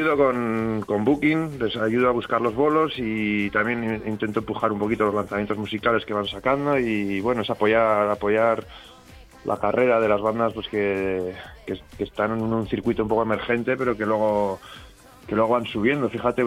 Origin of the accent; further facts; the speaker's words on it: Pamplona, Navarre, Spain; yo soy de Pamplona, muchas ganas de tocar en casa, de llevar el proyecto a casa